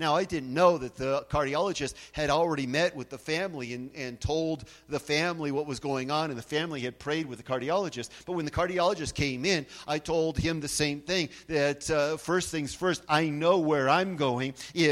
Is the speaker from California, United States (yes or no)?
yes; California, United States; I remember multiple times when I was growing up in California with the different classes of history